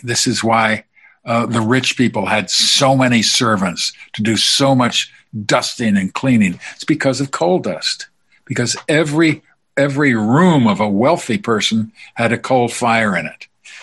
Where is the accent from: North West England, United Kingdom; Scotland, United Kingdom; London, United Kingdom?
London, United Kingdom; I remember this as a child because I grew up in London